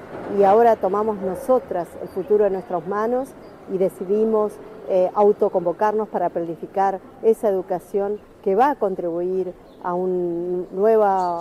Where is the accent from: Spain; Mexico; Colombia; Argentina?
Argentina; Patagonia; Vengo de la Puebla Wilimapu, del sur de la Patagonia, bajo administración argentina. Me encuentro andando otras tierras para pedir solidaridad.